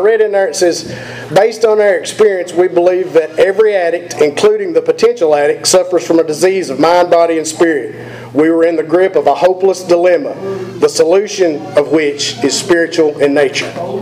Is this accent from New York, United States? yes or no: no; Cookeville, Tennessee, United States; I'm from Cookeville, born and raised. Man, I come from a great family. Hard-working family.